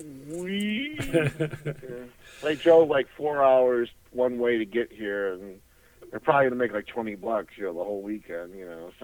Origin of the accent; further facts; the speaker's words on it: Indiana, United States; We're from Indiana.